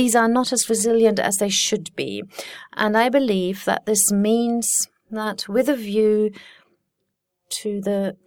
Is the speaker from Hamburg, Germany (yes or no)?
no; Saarland, Germany; and I come from the German-French border, from the Saarland, so I can't be suspected of not being a Francophile.